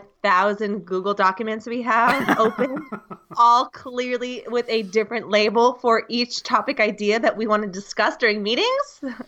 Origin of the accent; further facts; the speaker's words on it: United States; from the United States.